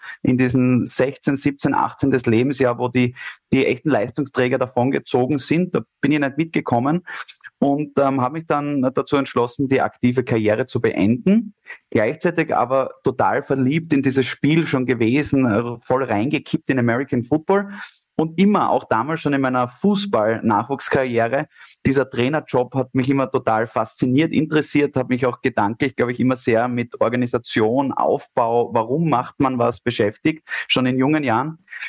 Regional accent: Graz, Styria, Austria; in meiner Heimatstadt Graz, wo ich auch nach wie vor gebased bin.

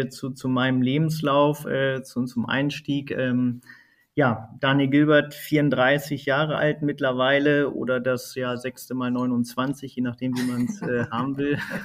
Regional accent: Hanover, Lower Saxony, Germany; im Raum Hannover, da ist sozusagen meine Heimat

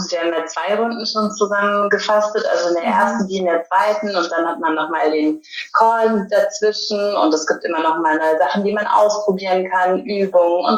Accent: Berlin, Germany; Ich bin aus Berlin, wie du ja auch

